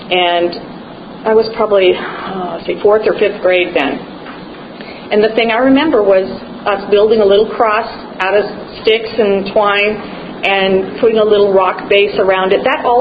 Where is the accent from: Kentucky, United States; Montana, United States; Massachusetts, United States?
Montana, United States; Hardin; back to where I grew up in Hardin, Montana for several years. A couple of times we lived there. Dad being a cowboy meant we moved around to ranch to ranch to ranch